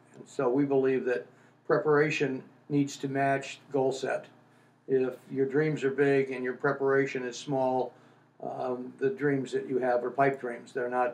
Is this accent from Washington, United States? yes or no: yes; Seattle, Washington, United States; As you can tell, I come from Seattle.